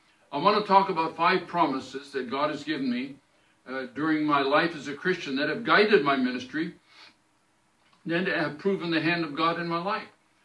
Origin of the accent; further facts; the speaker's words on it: Washington, United States; I grew up in Washington State in, I guess you would call it a lower class, maybe middle-lower class. We were very poor in my family.